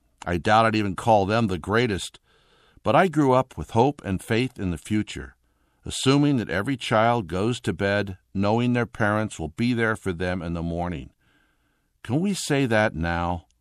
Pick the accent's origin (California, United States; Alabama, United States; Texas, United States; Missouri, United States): California, United States; San Francisco; He's on my turf. I loved growing up in the Sunset sand dunes.